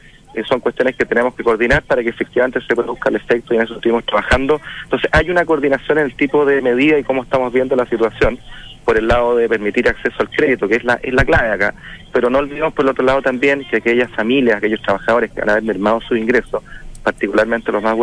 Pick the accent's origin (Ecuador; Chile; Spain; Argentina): Chile; como chilenos